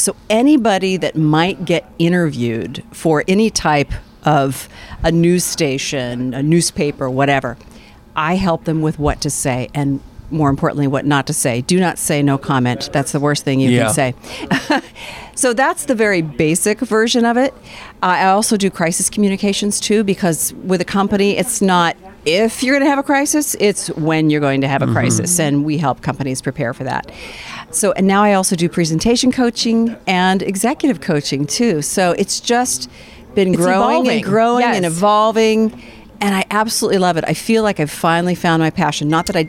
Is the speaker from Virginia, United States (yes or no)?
no; Portland, Oregon, United States; now in Pittsburgh, United States; Oh, so I was raised in Portland, Oregon, right, which is actually very similar looking to Pittsburgh.